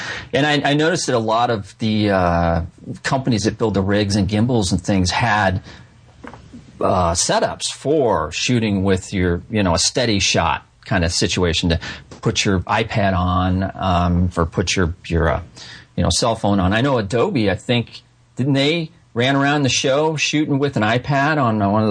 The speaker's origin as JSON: {"language": "English", "town": "St. Louis", "region": "Missouri", "country": "United States", "said": "I'm from St. Louis."}